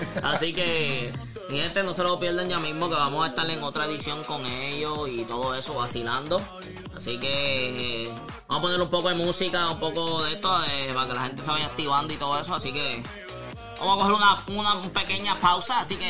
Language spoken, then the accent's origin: Spanish; Puerto Rico; now in California, United States; Nosotros somos de Puerto Rico, pero estamos directamente desde California.